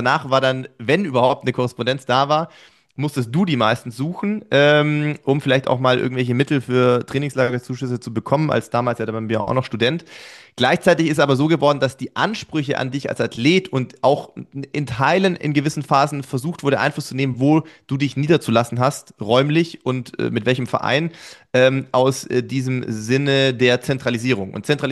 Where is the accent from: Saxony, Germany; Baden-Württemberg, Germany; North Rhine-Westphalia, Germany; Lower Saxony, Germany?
Baden-Württemberg, Germany; Sindelfingen; Ich bin Sindelfing groß geworden in der Leichtathletikabteilung dort.